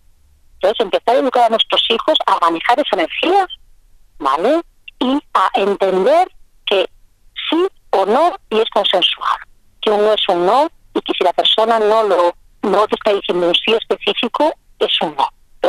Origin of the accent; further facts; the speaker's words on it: Spain; Yo más o menos a su edad tuve una violación también en Latinoamérica, siendo española